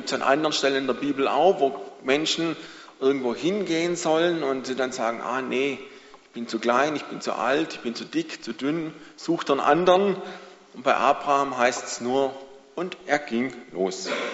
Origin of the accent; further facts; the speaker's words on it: Baden-Württemberg, Germany; so irgendwie Großraum Stuttgart als Schwabe wäre ja nicht schlecht, da irgendwie bleiben zu können.